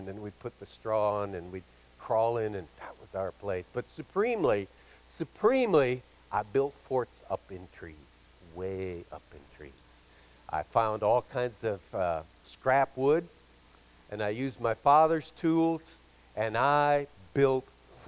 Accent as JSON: {"language": "English", "town": "Brookfield", "region": "Wisconsin", "country": "United States", "tie": "born or raised there", "said": "When I was a young boy growing up in Brookfield, which is a little growth community outside of Milwaukee in the 60s. No, in the 50s"}